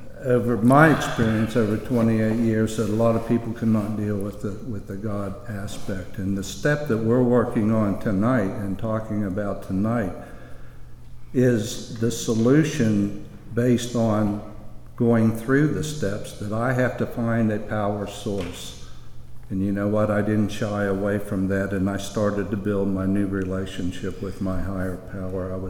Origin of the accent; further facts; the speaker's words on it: Martins Ferry, Ohio, United States; a high school drinking buddy of mine in Martins Ferry, Ohio, my hometown where I graduated school.